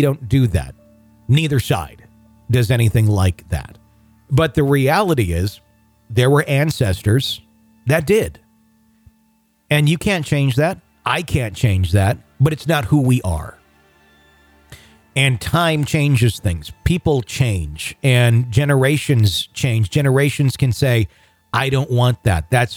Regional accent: India; probably came from India, where I come from

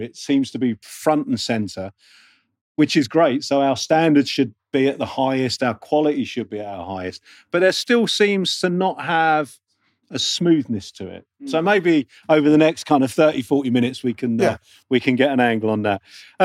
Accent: London, United Kingdom; accent: London; I managed to say it with my London accent.

